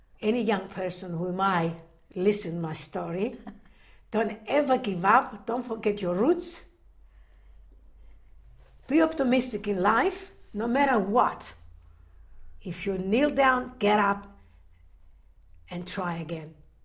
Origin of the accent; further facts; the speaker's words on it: Greece; English is a second language; I was born in Greece.